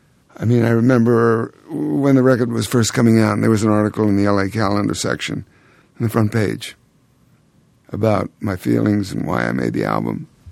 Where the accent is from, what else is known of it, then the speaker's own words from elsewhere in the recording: New York City, New York, United States; When I was a young boy, 12 years old, growing up in New York City, I could ride the subway by myself and never ever be afraid.